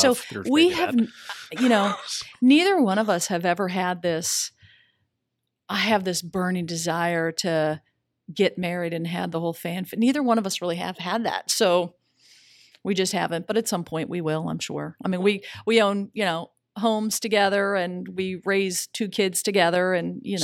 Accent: Juneau, Alaska, United States; also born or lived in Seattle; when I grew up in Juneau, Alaska. There was one high school, graduating class of 300.

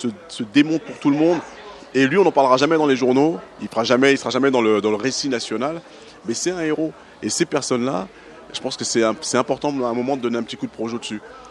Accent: Guadeloupe, France; évidemment, en tant que Guadeloupéen.

